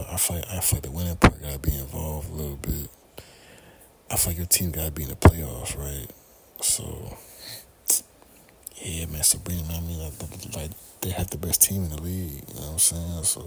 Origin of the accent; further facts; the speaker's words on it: Washington, District of Columbia, United States; Another player from the Washington Mystics, my hometown team, the Mystics